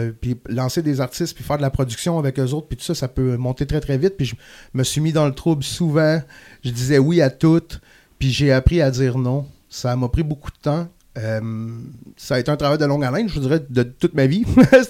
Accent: Quebec, Canada; Puis je me revenais de la Gaspésie, qui est chez moi, mon patelin

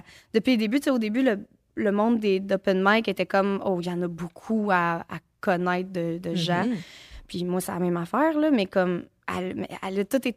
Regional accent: Gatineau, Quebec, Canada; je viens de Gatineau, je viens de G-Town

